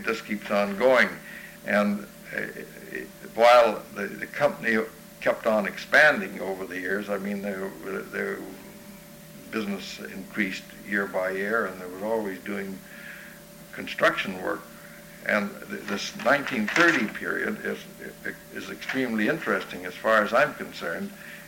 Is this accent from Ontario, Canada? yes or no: no; Victoria, British Columbia, Canada; I was born in Victoria, and I was brought up there, and I went to Victoria College and took the 2 years of arts that was available there. And then I came over here